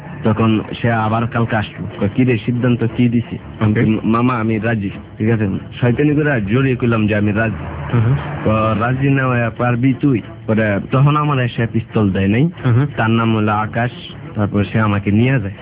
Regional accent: Kishoreganj, Dhaka Division, Bangladesh; তখন আমি বলি দিই আমার দেশের বাড়ি কিশোরগঞ্জ

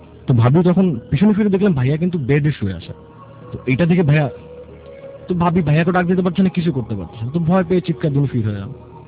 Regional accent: Dhaka, Dhaka Division, Bangladesh; I am from কাঠালবাগান।

